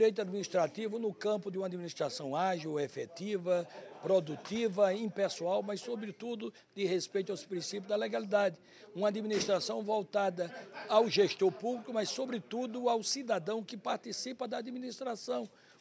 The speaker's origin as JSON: {"language": "Portuguese", "region": "Alagoas", "country": "Brazil", "said": "em Alagoas, na minha terra"}